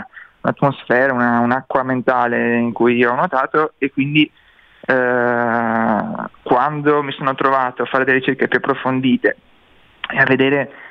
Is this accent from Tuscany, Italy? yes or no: no; Mestre, Veneto, Italy; now in Milan, Italy; Io sono di Mestre, sì, sono nato a Mestre, sono cresciuto in un paesino della provincia veneziana, vicino a Mestre, ho studiato a Venezia all'università, mi sento e sono veneto, anche se vivo a Milano da un po' di anni.